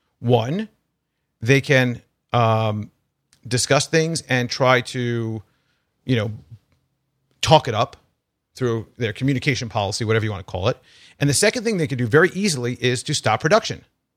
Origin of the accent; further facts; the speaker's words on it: Florida, United States; I'm from Florida, so we know all the things about hanging chads and all the things that have happened over the years with Florida.